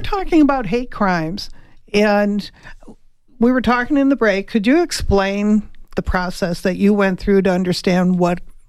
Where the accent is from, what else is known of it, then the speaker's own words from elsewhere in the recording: Chicago, Illinois, United States; You know, I'm from Chicago, and that's the thing I really miss about Chicago, is you could go into all these different areas, and you had the Greek town, you had Chinatown